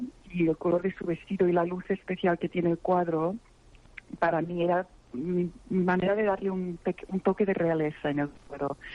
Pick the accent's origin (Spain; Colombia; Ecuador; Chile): Spain; Barcelona, Catalonia; moved away; Yo soy de Barcelona originalmente. Sí. Yo vuelvo muchas veces y me encantaría hacer algo en España.